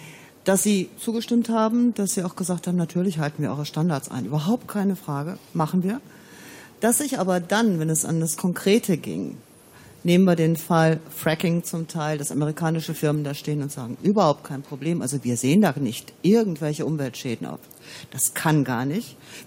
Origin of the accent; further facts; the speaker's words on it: Moers, North Rhine-Westphalia, Germany; ich komme aus Mörs, also aus Nordrhein-Westfalen.